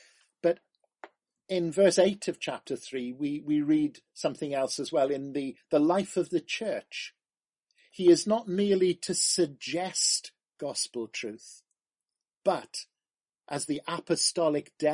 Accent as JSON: {"language": "English", "town": "Merthyr Tydfil", "region": "Wales", "country": "United Kingdom", "tie": "born or raised there", "said": "I remember someone that used to walk up and down the high street in my hometown of Merthyr Tydfil with a big board"}